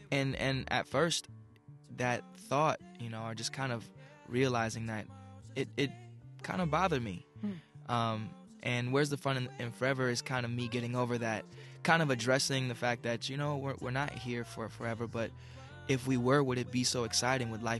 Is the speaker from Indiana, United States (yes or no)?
no; Los Angeles, California, United States; Growing up, I kind of caught myself in the middle, growing up in Los Angeles, of a lot of tension at the time in the 90s, early 90s.